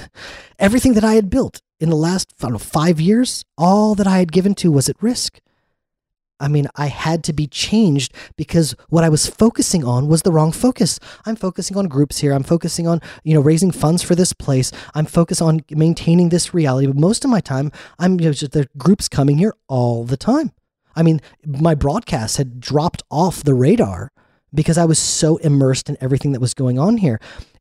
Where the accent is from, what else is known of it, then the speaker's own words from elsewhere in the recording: United States; I'm American because I was born there and grew up there as a little boy.